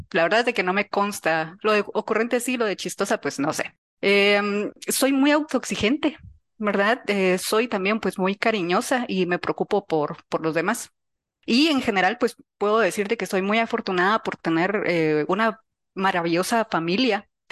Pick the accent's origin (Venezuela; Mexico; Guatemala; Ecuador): Guatemala; Soy una mujer guatemalteca